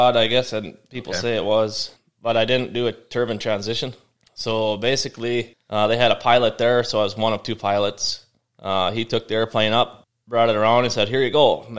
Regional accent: Mayville, North Dakota, United States; Yeah, I'm from Mayville, North Dakota, I guess. No aviation background in the family, so I just basically crop duster woke me up every morning on the farm. Dad farms and stuff back home.

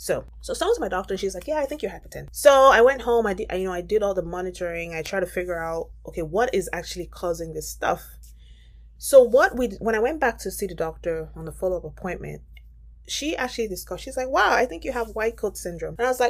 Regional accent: Nigeria; as a Nigerian

